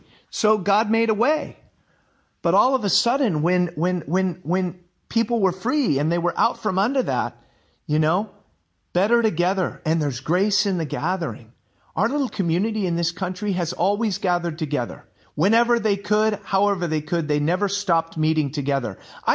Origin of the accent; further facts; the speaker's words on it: United States; growing up as an American, watching The Wizard of Oz as a kid